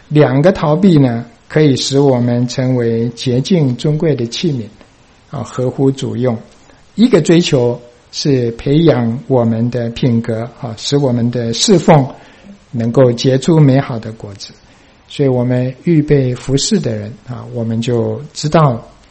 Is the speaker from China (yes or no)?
no; Taiwan; 我们从台湾来的人很熟这句话我拼业绩